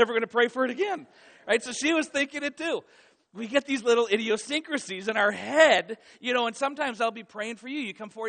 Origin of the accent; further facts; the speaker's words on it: Michigan, United States; I grew up in Michigan in the 80s, Detroit Tigers, right?